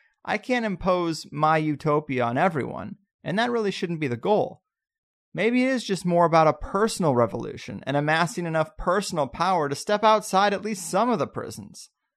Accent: California, United States; but then I'm the guy from California coming back and telling everybody how to live

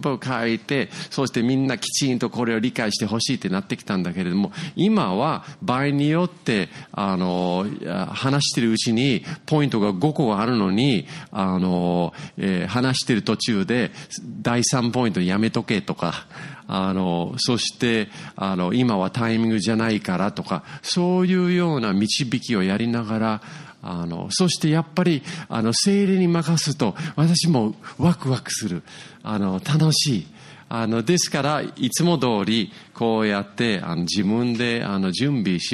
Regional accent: Yokohama, Kanagawa, Japan; 私は横浜育ちなんですね。そして横浜の山手っていうところに住んでて

